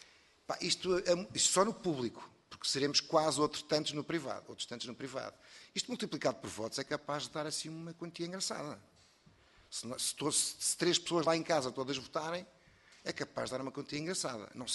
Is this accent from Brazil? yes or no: no; Portugal; como bom português tento atingi-lo de outra